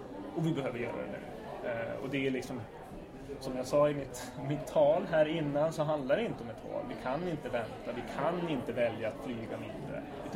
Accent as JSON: {"language": "Swedish", "town": "Boden", "region": "Norrbotten County", "country": "Sweden", "said": "jag är 32 år gammal, ursprungligen från Boden uppe i norra Sverige"}